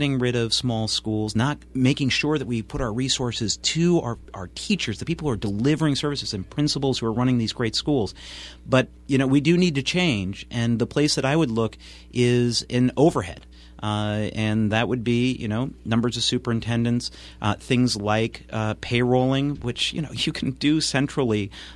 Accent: Vermont, United States; I grew up here in Vermont. I have deep roots in Vermont, a deep commitment to Vermont.

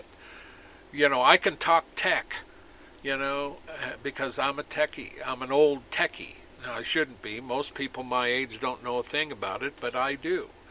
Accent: United States; And I use America a lot because I'm an American. I'm here in America.

